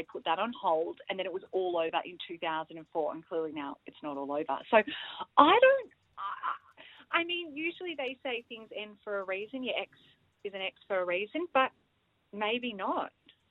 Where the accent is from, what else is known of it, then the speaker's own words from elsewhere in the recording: Melbourne, Victoria, Australia; I know I'm originally from Melbourne. I'm just working here.